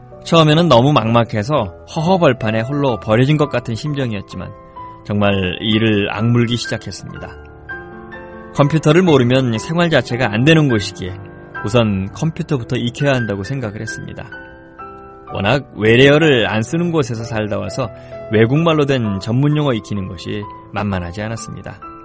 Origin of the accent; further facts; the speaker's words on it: North Korea; now in South Korea; 제가 북한 사람을 대표한다는 생각으로 회사 일에 온몸을 바쳐 일했고요.